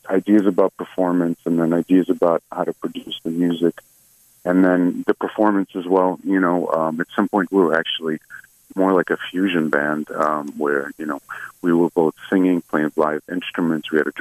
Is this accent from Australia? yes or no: no; Saint Petersburg, Russia; now in United States; I myself am originally from St. Petersburg, Russia, but I spent most of my life here in the States.